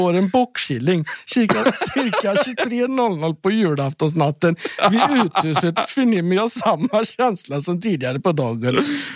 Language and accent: Swedish; Värmland, Sweden; Jag är en halvknasig värmlänning.